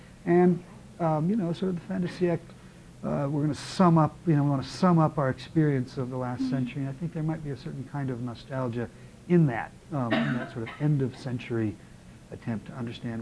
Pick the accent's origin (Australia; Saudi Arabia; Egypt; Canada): Canada; now in United States; I'm still a Canadian citizen. I've never actually gone through the changes.